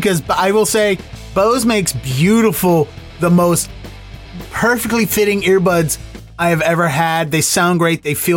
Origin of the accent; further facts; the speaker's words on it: Baltimore, Maryland, United States; also born or lived in Washington, United States; now in Boston, United States; I grew up in Baltimore.